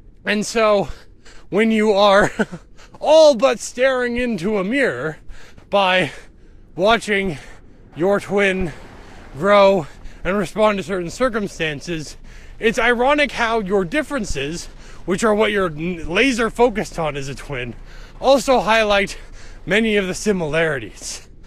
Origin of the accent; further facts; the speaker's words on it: Canada; at least as a Canadian, it felt like there was a whole lot of panic